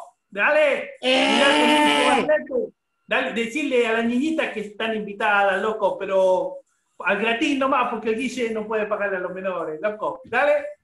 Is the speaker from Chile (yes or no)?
yes; Chile; un octubre tan histórico para nosotros como chilenos